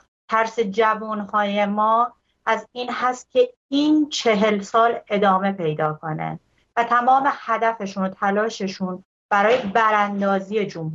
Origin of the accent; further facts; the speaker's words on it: Gilan, Iran; من از گیلان اومدم